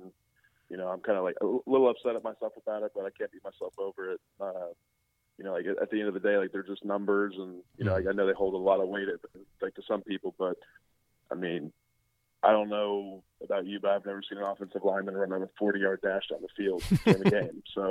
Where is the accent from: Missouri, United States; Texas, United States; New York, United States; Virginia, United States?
Texas, United States; Dallas; I mean, you know, I'm a Texas guy and I'm from Dallas